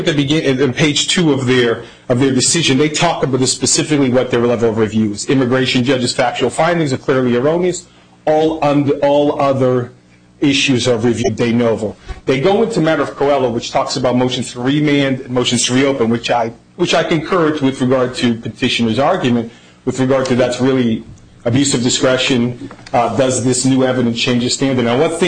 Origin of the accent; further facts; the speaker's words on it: Boston, Massachusetts, United States; I'm from Boston.